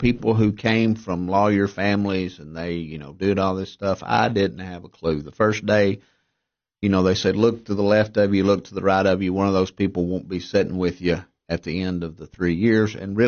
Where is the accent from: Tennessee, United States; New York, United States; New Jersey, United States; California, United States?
Tennessee, United States; Monterey; I was born and raised in Monterey, up on the hill, went to school there.